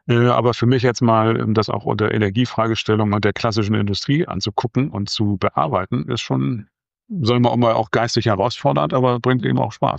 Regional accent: Hamburg, Germany; Ich bin im Westen Hamburgs aufgewachsen

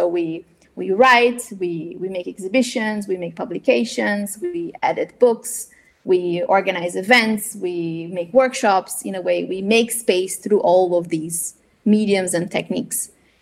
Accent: Brazil; English is a second language; now in Netherlands; my experience of growing up in Brazil, understanding the reality of Brazil

